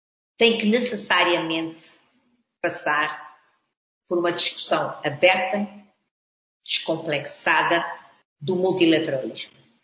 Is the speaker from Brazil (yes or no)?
no; Cape Verde; Eu costumo dizer que eu sou cabo-verdiana, correto? Depois faço parte dos países africanos lusófonos, africana. Portanto, eu sou africana a três níveis. Eu sou africana porque sou cabo-verdiana